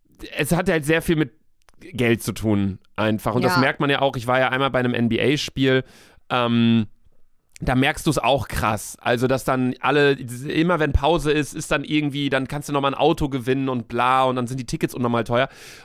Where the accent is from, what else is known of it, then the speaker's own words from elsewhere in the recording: Germany; Also ich bin ja Deutscher.